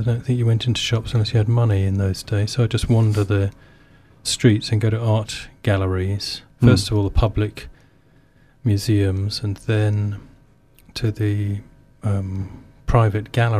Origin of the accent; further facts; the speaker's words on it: Raynes Park, London, United Kingdom; I was brought up in Raines Park, which is now called West Wimbledon